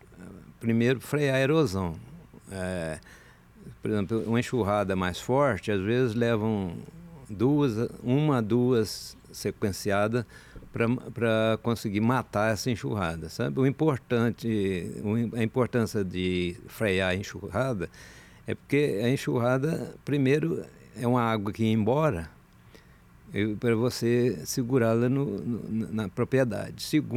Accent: Córrego Danta, Minas Gerais, Brazil; Eu sou de Córrego Danta.

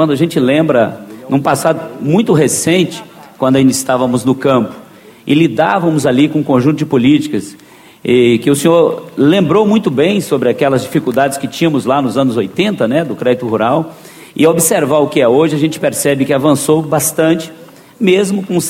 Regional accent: Minas Gerais, Brazil; como mineiro, tê-lo aqui, né, em Minas Gerais

